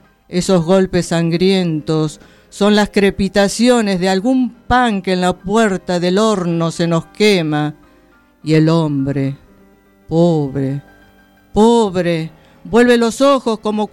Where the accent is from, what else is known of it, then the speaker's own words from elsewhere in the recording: Monte Grande, Buenos Aires Province, Argentina; born there; Nací en Monte Grande, en la provincia de Buenos Aires. Es ajá. la zona sur. Allí nací yo.